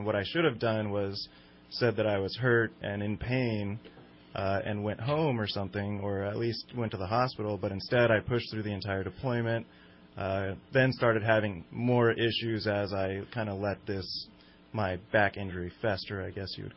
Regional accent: Redding, California, United States; Came back home to Redding. I'm originally from Redding, California, so came right back to where I started.

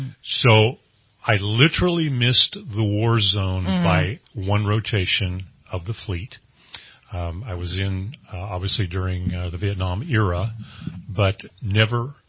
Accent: Ohio, United States; also born or lived in Midwest; I mean, I was raised in the Midwest, son of the American Revolution, Eagle Scout, Navy veteran, all the bases. I just grew up with it. I grew up saying the Pledge of Allegiance and the Lord's Prayer every morning in a public school in Ohio.

